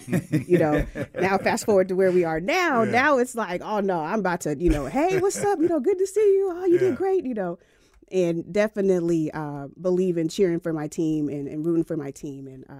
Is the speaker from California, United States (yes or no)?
yes; Sacramento, California, United States; So I would start by saying that I was born and raised in Sacramento.